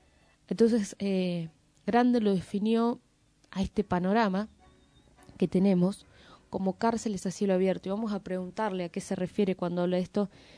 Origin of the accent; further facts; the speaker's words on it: Moreno, Buenos Aires Province, Argentina; Nosotros somos de Moreno, nos toca viajar en el Sarmiento.